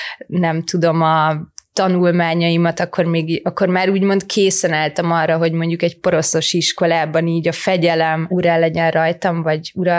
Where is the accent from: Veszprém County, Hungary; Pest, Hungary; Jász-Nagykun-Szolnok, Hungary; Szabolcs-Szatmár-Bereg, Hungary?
Pest, Hungary; Solymár; Solymáron nőttem fel